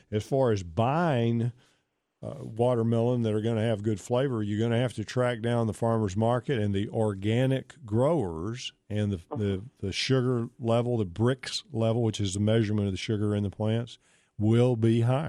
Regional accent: Pittsburg, Texas, United States; like when I was growing up, I grew up in East Texas and Pittsburgh, Texas.

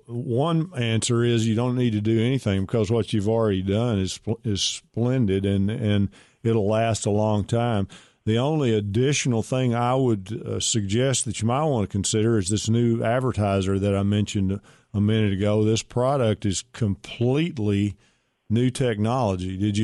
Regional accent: Pittsburgh, Texas, United States; I am from Pittsburgh, Texas, with Bo Pilgrim and a lot of other cool people.

